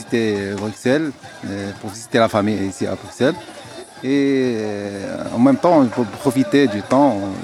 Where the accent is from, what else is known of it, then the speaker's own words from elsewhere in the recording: Morocco; now in Brussels, Belgium; Les gens se sentent ici comme chez nous, au Maroc.